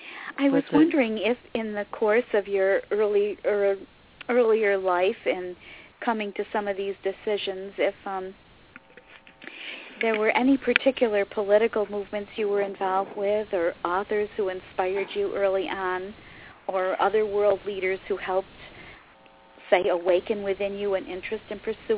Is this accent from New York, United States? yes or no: yes; Syracuse, New York, United States; Sister, I grew up on Jasper Street in Syracuse, New York, which there was a church right along, very near my street, right on Park Street, called Holy Trinity.